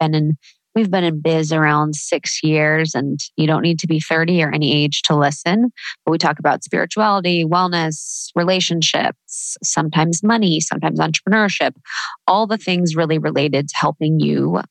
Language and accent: English; Midwest, United States; now in New York, United States; living in the Midwest, growing up in the Midwest